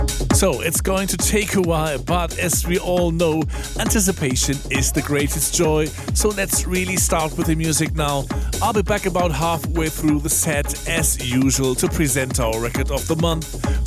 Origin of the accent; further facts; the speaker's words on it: Hamburg, Germany; I'm back from Spain after almost 3 months, so we are finally back in the studio here in our hometown in Hamburg, Germany, and this is where we recorded the set that you will hear today.